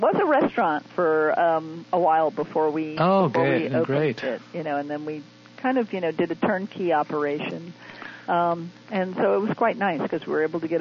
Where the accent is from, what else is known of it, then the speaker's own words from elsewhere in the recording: New Orleans, Louisiana, United States; also born or lived in Key West, United States; I was born in Key West, Florida, from a naval officer father and my mother from Denmark.